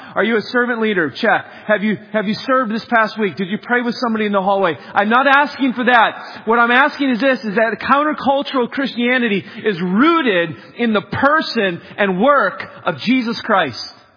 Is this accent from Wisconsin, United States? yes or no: yes; Wisconsin, United States; What I mean by rugged faithfulness was this: as I grew up in Wisconsin, he'd arrive early and he'd have his snow boots on over his dress shoes.